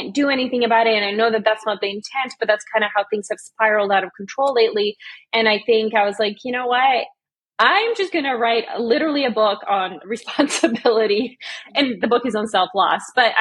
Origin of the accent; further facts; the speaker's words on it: Canada; most people didn't even know I was Serbian. Everyone assumed I was American, and actually I'm Serbian Canadian. I'm not even American